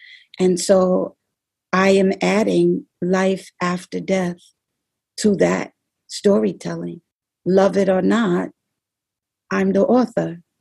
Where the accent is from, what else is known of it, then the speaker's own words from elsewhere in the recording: New York City, New York, United States; my father is a janitor who works in a strip mall in the Bronx. I'm from the Bronx. I'm not from Brooklyn.